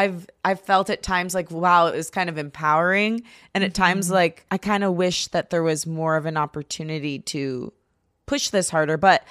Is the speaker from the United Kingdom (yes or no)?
no; Grosse Pointe, Michigan, United States; so I grew up in Grosse Pointe, which is like literally, I saw you every day.